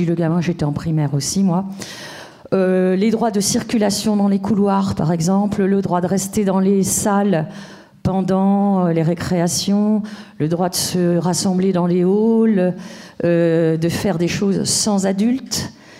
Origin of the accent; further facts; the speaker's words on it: Rouen, Normandy, France; je viens de Rouen.